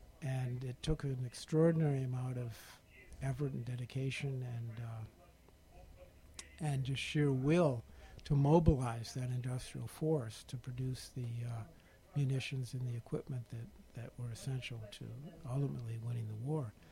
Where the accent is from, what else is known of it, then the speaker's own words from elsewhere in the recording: Great Lakes, United States; I grew up in the Great Lakes region. I lived near Detroit and Cleveland and Toledo. I went to the University of Chicago.